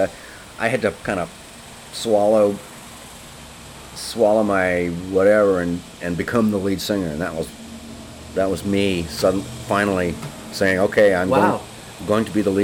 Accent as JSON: {"language": "English", "town": "Cleveland", "region": "Ohio", "country": "United States", "tie": "born or raised there", "said": "When I was raised in Cleveland, if you were different, this was in the 70s, if you were different, you stuck out like a sore thumb."}